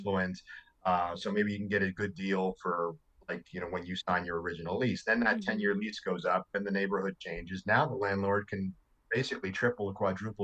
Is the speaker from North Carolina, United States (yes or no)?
no; New Jersey, United States; We actually had a general store where I was growing up in Jersey, but it wasn't